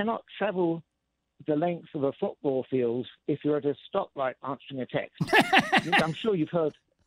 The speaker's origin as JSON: {"language": "English", "town": "Eastbourne", "region": "South East England", "country": "United Kingdom", "tie": "born or raised there", "also_born_or_lived": "Harlingen, United States", "accent": "English", "said": "Originally, I was born in Texas, in Harlingen, but I grew up in Eastbourne, Sussex, in England."}